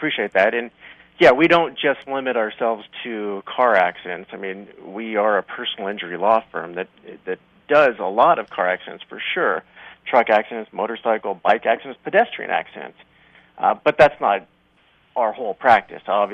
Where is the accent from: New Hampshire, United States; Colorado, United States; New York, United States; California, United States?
Colorado, United States; Right. I grew up in Colorado, and I've always loved watching the Nuggets and the Broncos and the Avs and even the Rockies.